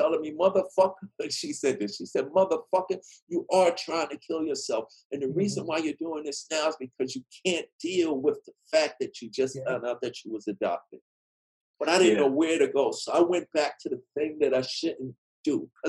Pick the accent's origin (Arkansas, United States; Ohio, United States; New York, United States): New York, United States; Queens; I grew up in Queens. She was in Staten Island.